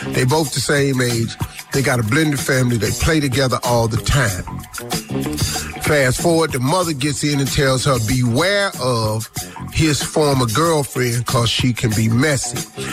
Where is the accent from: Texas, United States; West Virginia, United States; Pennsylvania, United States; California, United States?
West Virginia, United States; I'm from West Virginia.